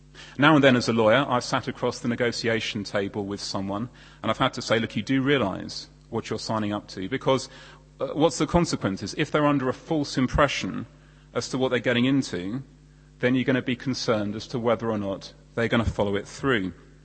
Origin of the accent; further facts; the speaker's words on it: Lautoka, Western Division, Fiji; born there; also born or lived in Loma Loma; Where I was born in Fiji, young children are given names that describe where they were born and something about them now.